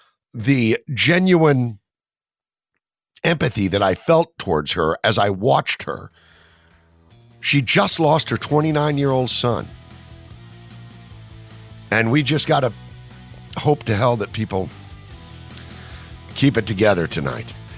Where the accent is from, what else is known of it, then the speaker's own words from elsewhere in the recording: Atlanta, Georgia, United States; I'm from Atlanta originally, and I've been looking at some of the local Atlanta paper in recent days